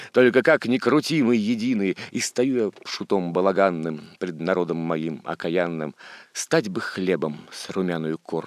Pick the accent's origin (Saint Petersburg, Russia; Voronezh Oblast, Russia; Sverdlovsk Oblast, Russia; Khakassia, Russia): Saint Petersburg, Russia; Leningrad; У меня дедушка воевал, и сам я ленинградец.